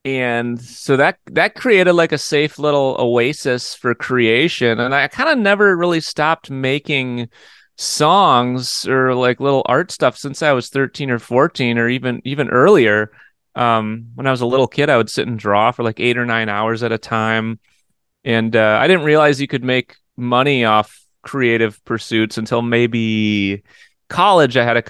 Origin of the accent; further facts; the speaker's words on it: Eau Claire, Wisconsin, United States; born there; I was born in Eau Claire, Wisconsin, home of … which is just a little town in the middle of the state. Beautiful, beautiful little kind of cute blue collar city.